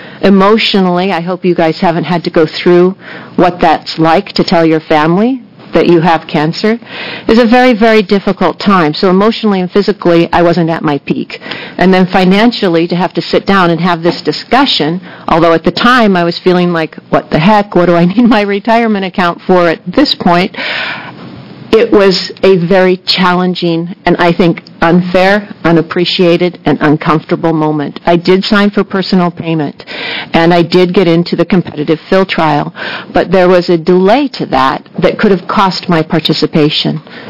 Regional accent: Tualatin, Oregon, United States; I am from Tualatin. I'm a constituent of Senator Devlin's.

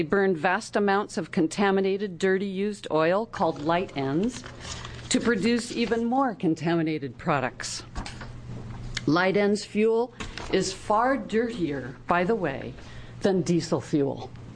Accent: Oregon, United States; born there; I was born in Oregon, have family ties going way back on both sides of the mountains, and I own a floating home on Hayden Island.

